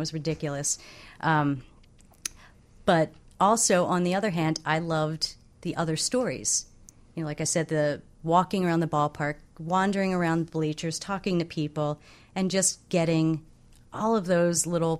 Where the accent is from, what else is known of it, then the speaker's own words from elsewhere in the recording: Philadelphia, Pennsylvania, United States; Yeah, I grew up in Philadelphia.